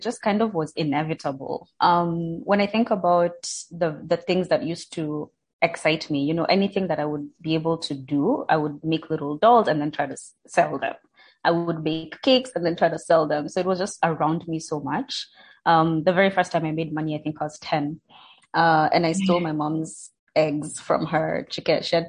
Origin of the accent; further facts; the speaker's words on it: Kenya; born there; I'm an African woman. I was born in Kenya, so that's the nationality I identify with.